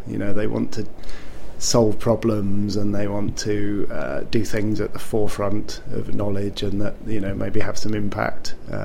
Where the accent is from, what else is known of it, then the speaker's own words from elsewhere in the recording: South of England, United Kingdom; also born or lived in Lancaster; I grew up in the south of England.